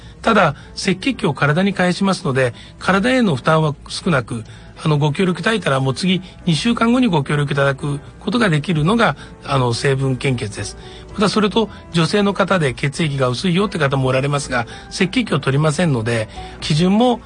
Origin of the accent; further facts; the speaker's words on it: Ichinomiya, Aichi, Japan; 尾張一宮になります。